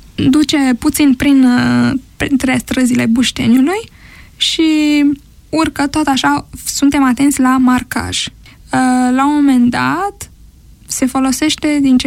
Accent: Prahova, Romania; tot pentru că eu sunt din Prahova de fel

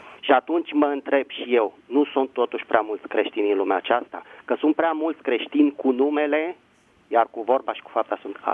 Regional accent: Bucharest, Romania; din București.

